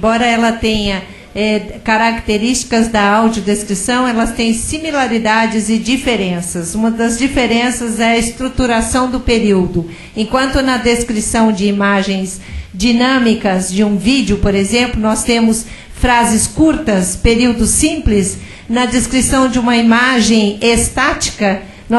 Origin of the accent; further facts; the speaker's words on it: Minas Gerais, Brazil; now in São Paulo, Brazil; Eu não sou paulista, eu não sou mineira. Moro em São Paulo, mas sou mineira.